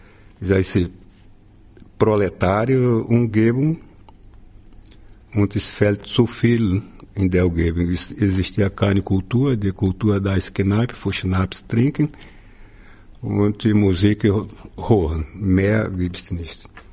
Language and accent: German; Rio de Janeiro, Brazil; German is a second language; now in Germany; Ich kaufe ein kleines Grundstück, das ist 200 Quadratmeter, wo ich aufgewachsen bin, der Stadtteil da in Rio de Janeiro, sehr periphärisch.